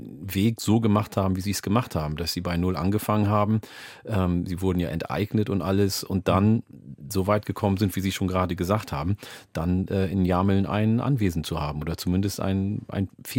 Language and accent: German; Ethiopia; German is a second language; now in Germany; Ich bin in Äthiopien geboren und aufgewachsen